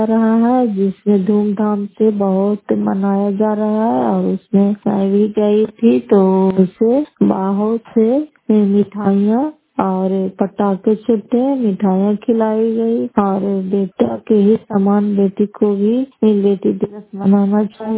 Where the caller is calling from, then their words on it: Nalanda, Bihar, India; घर फतेहपुर पंचायत मकौता जिला नालंदा और कराय प्रसाद ब्लॉक निवासी हूँ।